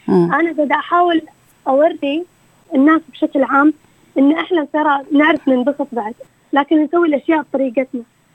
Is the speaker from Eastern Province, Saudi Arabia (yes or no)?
yes; Dammam, Eastern Province, Saudi Arabia; مثلا أنا من الدمام، طيب يعني من المنطقة الشرقية